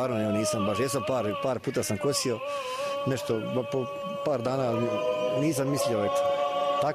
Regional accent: Tomislavgrad, Federation of Bosnia and Herzegovina, Bosnia & Herzegovina; dolazim iz Tomislavgrada.

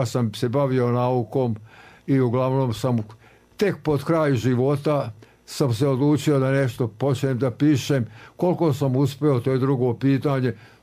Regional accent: Banja Luka, Republika Srpska, Bosnia & Herzegovina; born there; Ja sam rođen u Banja Luci, moji su rođeni u Banja Luci, otac mi je iz Banja Luke.

